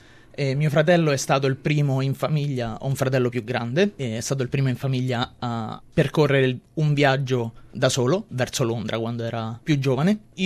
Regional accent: Latina, Lazio, Italy; moved away as an adult; now in Australia; Io vengo da Latina, a 70 km da Roma, sono qui da 3 anni, oddio, a febbraio saranno 3 anni

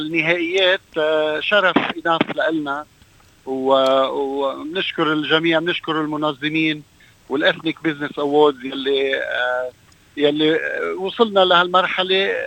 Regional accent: Lebanon; moved away as an adult; now in Australia; انا جيت من لبنان كان عمري 19 سنه، يعني ما قدرت انه بلش شغل بلبنان، او كنا عم ندرس بالجامعة ببيروت وانجبرنا نجي من وراء الحرب ومن بعد الاجتياح

